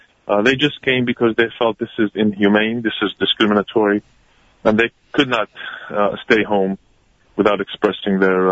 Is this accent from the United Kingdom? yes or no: no; Tunisia; now in United States; I'm originally from Tunisia